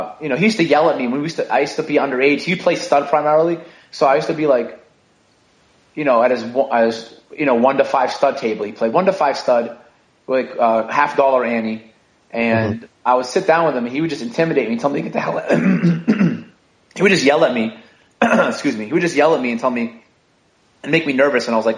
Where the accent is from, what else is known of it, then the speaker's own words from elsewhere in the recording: Brockton, Massachusetts, United States; I was born and raised in Brockton, Massachusetts. It's like a pretty nitty-gritty, city. It's got about 120,000 people south of Boston